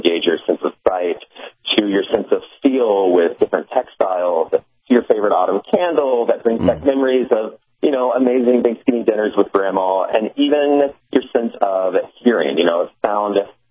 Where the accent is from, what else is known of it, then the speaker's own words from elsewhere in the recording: Missouri, United States; And growing up, I grew up in Missouri, so we definitely have fall.